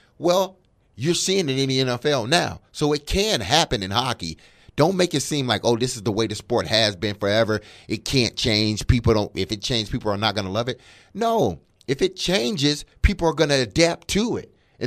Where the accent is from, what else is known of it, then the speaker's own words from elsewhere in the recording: Detroit, Michigan, United States; Like, I grew up around it in Detroit